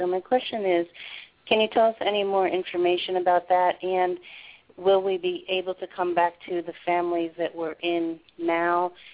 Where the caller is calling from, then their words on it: Maryland, United States; I'm from Maryland.